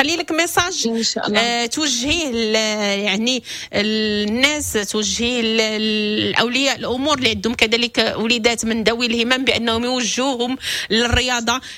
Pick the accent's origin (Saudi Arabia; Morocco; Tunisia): Morocco; شرف كبير لينا احنا كمغاربة